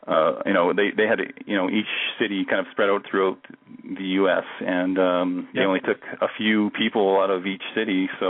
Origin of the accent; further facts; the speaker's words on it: Canada; And I was like, I'm Canadian.